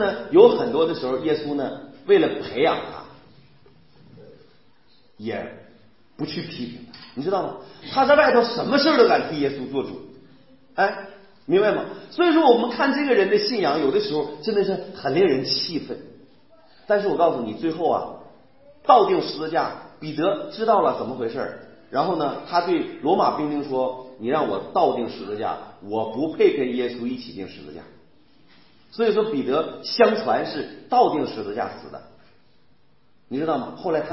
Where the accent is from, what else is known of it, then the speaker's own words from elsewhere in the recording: Northeast China, China; 用我们东北话讲